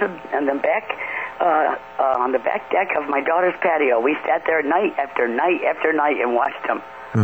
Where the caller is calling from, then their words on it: New York, United States; from New York.